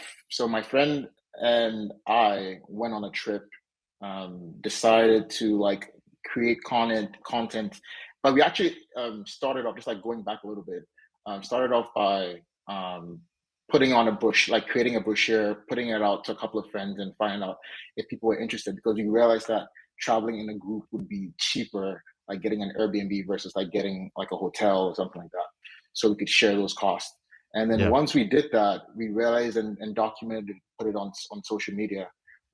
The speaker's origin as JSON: {"language": "English", "country": "Ghana", "tie": "born or raised there", "also_born_or_lived": "Nigeria", "said": "actually from Ogbomosho, which is in Oyo State in Nigeria. But I was born and raised in Ghana. So I guess I'm kind of in the middle of that Jollof war debate. I'm never going to answer which one, but then I think I claim both. I guess I am a Nigerian Ghanaian. Ghanaian Nigerian."}